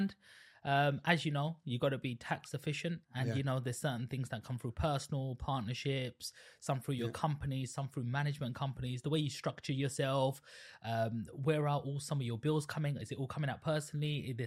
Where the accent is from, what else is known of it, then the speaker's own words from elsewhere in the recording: Stratford, London, United Kingdom; So I grew up in East London, Stratford, where you probably know where the Olympics happened, 2012 yeah.